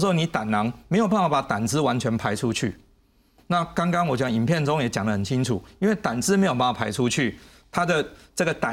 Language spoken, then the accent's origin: Chinese; Taiwan; 我们台湾人的胆结石成分开始在变了